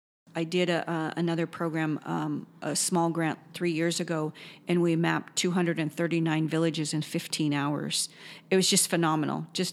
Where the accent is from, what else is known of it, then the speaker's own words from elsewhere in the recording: India; And as an Indian woman, it's hard to ask for help from other people because I have that trust issue.